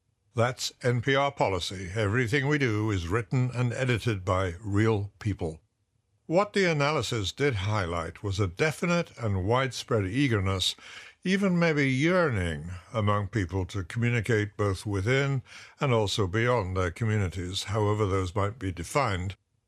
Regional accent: Scotland, United Kingdom; From childhood, I learned never to say Happy New Year, as the English do. Instead, we moderated a bit, saying just, have a good New Year. And incidentally, we spell good, G-U-I-D.

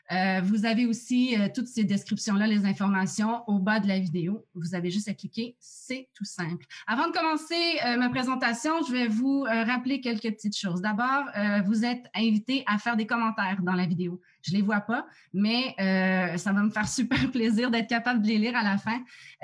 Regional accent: Montreal, Quebec, Canada; Alors, moi, je suis de Montréal, au Canada.

